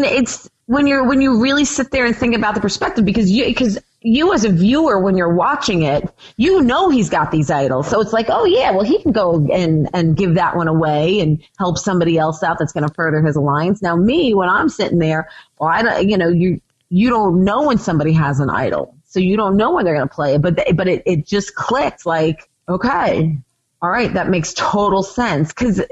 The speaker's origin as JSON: {"language": "English", "region": "New York", "country": "United States", "said": "I'm from Long Island and I totally understand"}